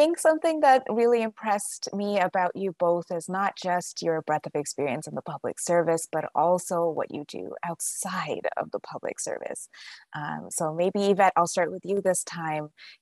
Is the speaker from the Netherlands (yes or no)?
no; Toronto, Ontario, Canada; And I came from Toronto too.